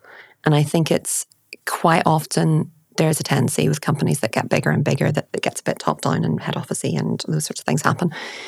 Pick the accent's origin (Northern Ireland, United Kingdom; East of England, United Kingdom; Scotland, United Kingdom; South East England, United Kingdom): Northern Ireland, United Kingdom; I'm from Northern Ireland. We have a very distinctive sense of humour.